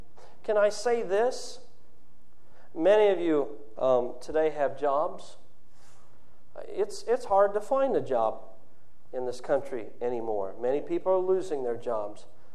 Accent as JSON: {"language": "English", "region": "Ohio", "country": "United States", "tie": "born or raised there", "moved": "as an adult", "said": "I was born in Ohio and raised in a small church there, not far from where I go to church now. And my wife and I, we got married and moved back to where she's from, South Carolina."}